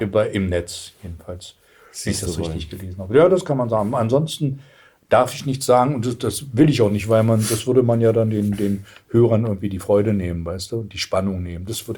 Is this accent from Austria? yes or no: no; Berlin, Germany; Aus Berlin. Ach, das hört man aber gar nicht. Naja, sage ich, naja, das muss man ja auch nicht hören. Wir haben zu Hause, in meinem Elternhaus wurde in Hochdeutsch gesprochen.